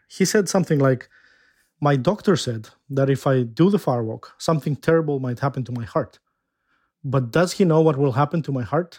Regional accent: Greece

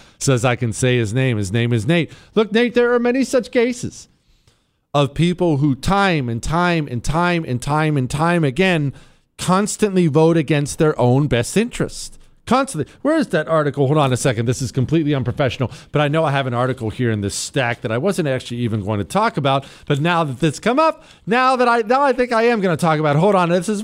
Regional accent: Ohio, United States; that's how I grew up. I grew up in Ohio, construction family.

